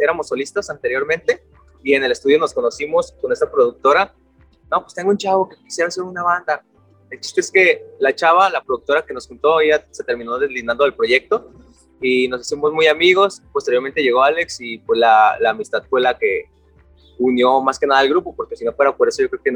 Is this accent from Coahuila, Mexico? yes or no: no; Guadalajara, Jalisco, Mexico; Sí, los tres somos de Guadalajara.